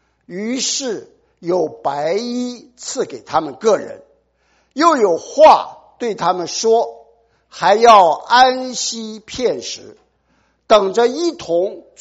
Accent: China; 我们中国人呢最爱跟潮流啊

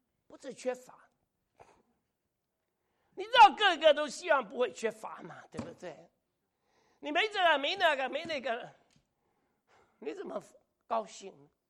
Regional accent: Hong Kong; 我是香港人，我拿了香港回乡证回去。

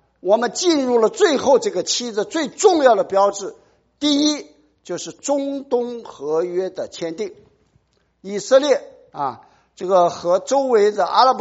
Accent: China; 我们中国人呢最爱跟潮流啊

